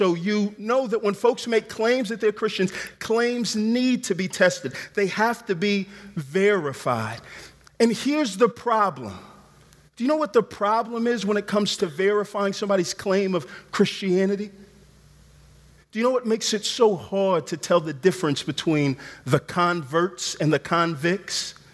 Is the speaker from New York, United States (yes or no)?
no; Houston, Texas, United States; I grew up in Houston, Texas, in the South, in church.